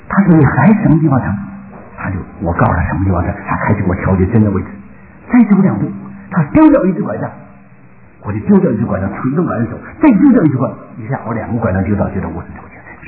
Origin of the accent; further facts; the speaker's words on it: China; 那作为一个中国人，看着中国的强大起来，过去的屈辱都去掉，当然很高兴。